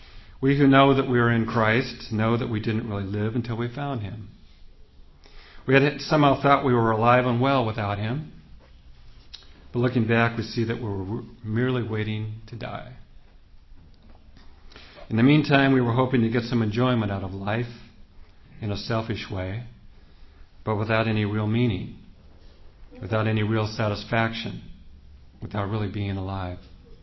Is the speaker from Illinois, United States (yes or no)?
no; California, United States; which are native to my home state of California.